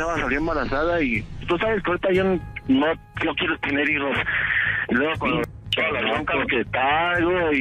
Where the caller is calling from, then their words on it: Tlalnepantla, State of Mexico, Mexico; Yo estoy aquí en Tlalnepantla.